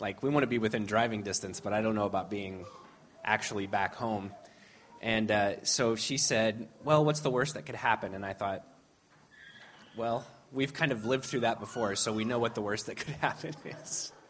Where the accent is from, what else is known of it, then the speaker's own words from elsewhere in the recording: Clinton, United States; I grew up in Clinton with Katie, actually, but and her siblings